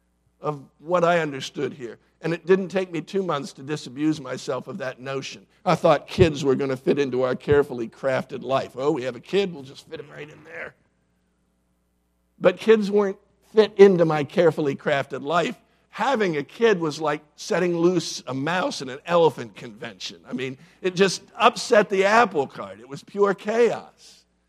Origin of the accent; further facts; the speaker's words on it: Williamsport, Pennsylvania, United States; I took a bike ride from Pittsburgh to my hometown of Williamsport.